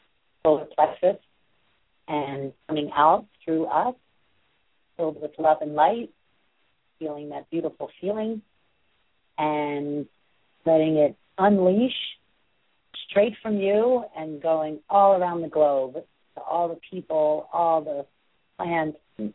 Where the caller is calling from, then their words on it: New York City, New York, United States; And I'm coming in from New York City at the bottom of the island.